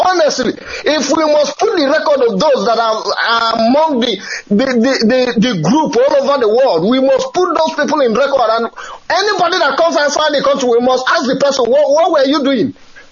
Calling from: Vienna, Austria; I'm calling from Vienna, Austria.

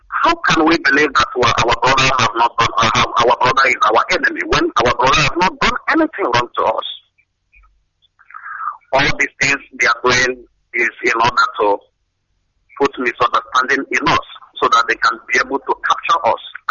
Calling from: India; I'm calling from India.

